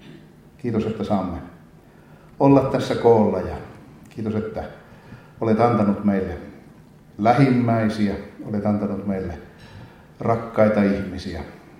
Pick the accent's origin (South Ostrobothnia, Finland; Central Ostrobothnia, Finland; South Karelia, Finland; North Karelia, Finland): Central Ostrobothnia, Finland; Kälviä; Käläviällä oli semmoinen sanonta, olen siis sieltä kotoisin